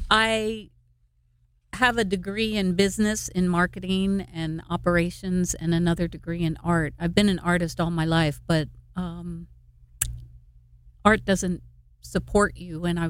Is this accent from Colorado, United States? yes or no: no; New York, United States; moved away as an adult; also born or lived in New Jersey; now in California, United States; Yeah, I'm from New York. I did my teens in New Jersey, and then I moved across country to get out of the nest when I was 21.